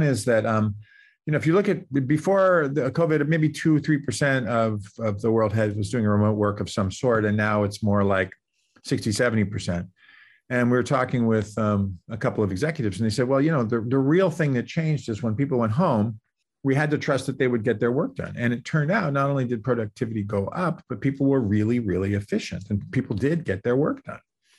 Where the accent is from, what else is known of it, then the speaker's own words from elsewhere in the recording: Boston, Massachusetts, United States; moved away as an adult; I grew up in the Boston area, but when I got this nice letter from Stanford, because it was a letter in those days saying I could come here, I got out of town